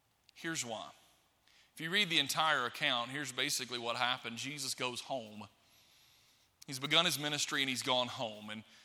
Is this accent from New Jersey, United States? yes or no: no; Florence, Alabama, United States; I grew up in Florence, Alabama. I went to Morris Hill Bible School my entire life, from preschool to graduation. My parents live in the same house they moved into in 1976. In a little bitty community outside of Florence.